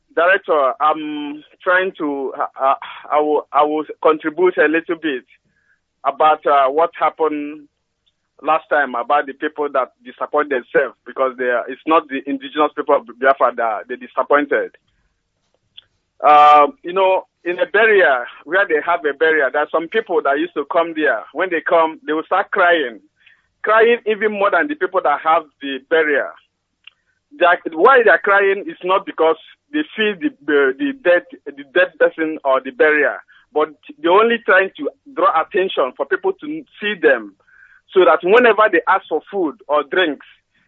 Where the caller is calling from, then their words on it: Oslo, Norway; I'm calling from Oslo in Norway.